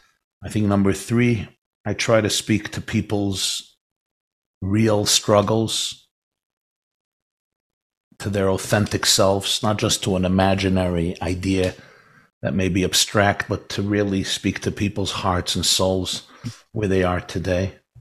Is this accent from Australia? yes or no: no; Brooklyn, New York, United States; My father came to Canada. My mother came to New York. And we grew up in Brooklyn.